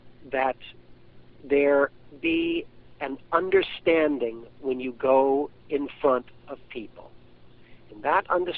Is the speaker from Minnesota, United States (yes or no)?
no; North Carolina, United States; now in Boston, United States; Well, I was raised in North Carolina, but I've been living in Boston. I'm 49 now, and I've been back here since I was 16.